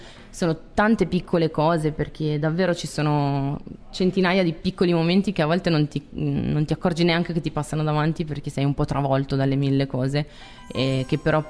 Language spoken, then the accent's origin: Italian; Milan, Lombardy, Italy; Milano è una città bellissima, detta da milanese